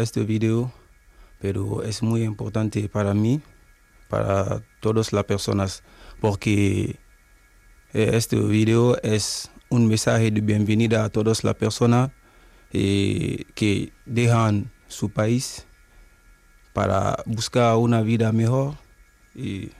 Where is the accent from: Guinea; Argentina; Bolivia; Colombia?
Guinea; now in Spain; Sí, soy de Guinea Conakry.